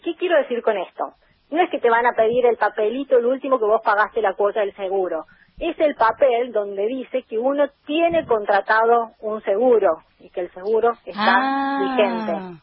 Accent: Córdoba, Argentina; Yo también soy cordobesa, compañero.

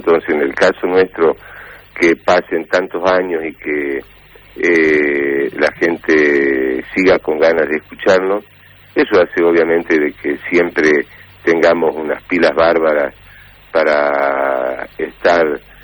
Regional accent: Salta, Argentina; somos hinchas de Boca y antoniana de acá de Salta.

